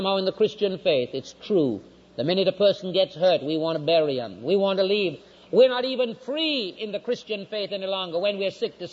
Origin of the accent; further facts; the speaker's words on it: England, United Kingdom; I'm an Englishman, and I remember I was a little boy when the Germans ran the British out at Dunkirk.